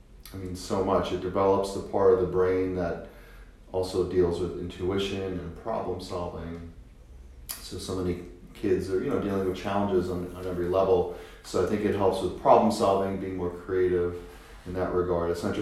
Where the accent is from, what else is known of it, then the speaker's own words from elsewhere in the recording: New York, United States; I'm from New York, so I wasn't into this woo-foo journaling spirituality stuff